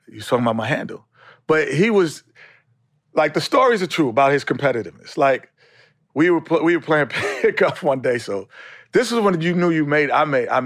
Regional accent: New York, United States; Like, I'm coming from New York. It's like, there's no campus. St. John's doesn't have a campus.

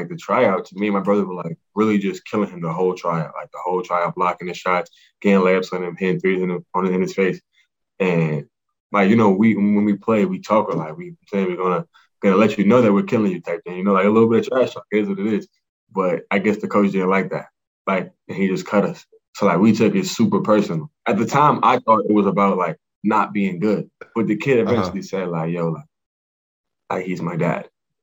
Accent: Brooklyn, New York, United States

